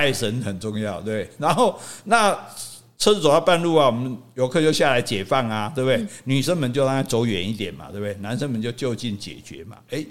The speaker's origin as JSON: {"language": "Chinese", "country": "Taiwan", "said": "因为我们都是台湾人嘛"}